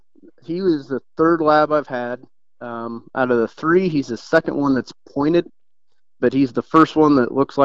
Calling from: Iowa, United States; Southeast Iowa.

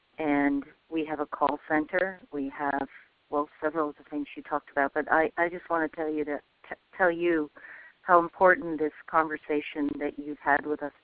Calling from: Vermont, United States; I'm calling from Vermont

